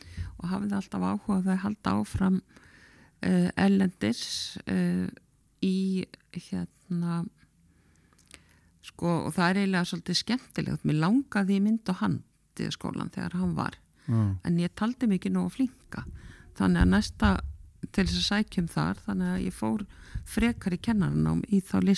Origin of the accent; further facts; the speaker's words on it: Egilsstaðir, Eastern Region, Iceland; Ég fædd og uppalinn á Egilsstöðum, en ég var mjög mikið sveit út í Jökuls á Hlíð.